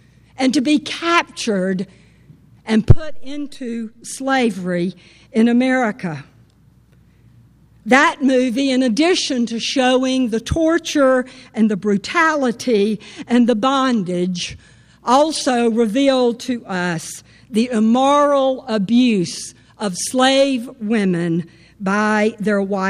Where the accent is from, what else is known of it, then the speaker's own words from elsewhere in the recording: Camilla, Georgia, United States; It's pretty much the story of my life growing up in Camilla, Georgia.